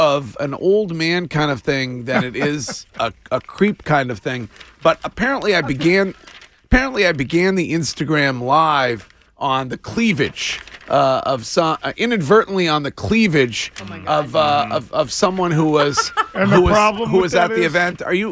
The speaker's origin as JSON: {"language": "English", "town": "Stow", "region": "Massachusetts", "country": "United States", "tie": "born or raised there", "said": "the last week in my hometown of Stowe, Massachusetts."}